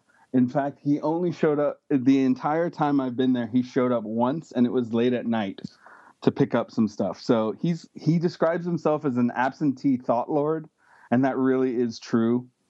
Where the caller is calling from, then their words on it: Oakland, California, United States; I am joining you from Oakland, California.